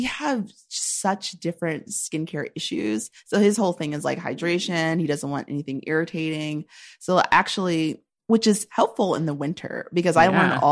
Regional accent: Cleveland, Ohio, United States; We're from Cleveland. We're from

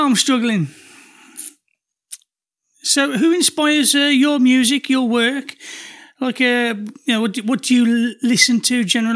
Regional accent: England, United Kingdom; No, I'm fucking English.

